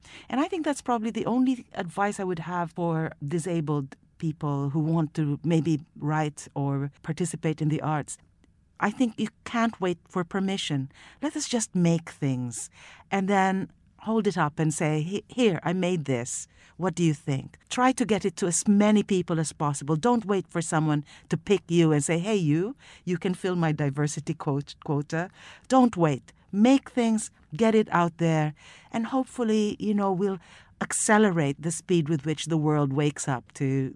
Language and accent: English; Manila, Metro Manila, Philippines; But the funny thing about growing up in a place like the Philippines is there was no publishing in the Philippines when I was growing